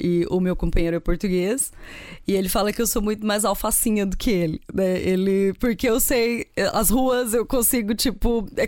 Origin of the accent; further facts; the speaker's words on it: Brazil; Eu também venho do interior do Brasil, né? De uma cidade muito pequena.